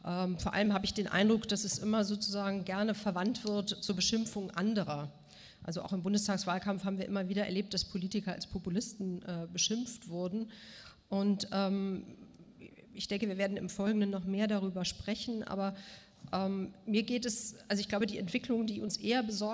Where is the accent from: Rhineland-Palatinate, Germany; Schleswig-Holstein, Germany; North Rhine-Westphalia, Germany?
North Rhine-Westphalia, Germany; Bonn; also born or lived in Moscow, Russia; Ich bin in Bonn und Moskau groß geworden